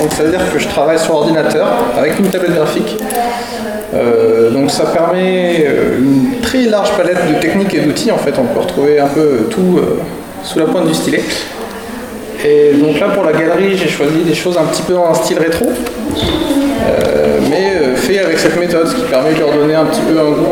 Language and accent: French; Alençon, Normandy, France; alençonnais, hein, j'ai toujours vécu ici. J'ai 21 ans, donc je suis étudiant en master.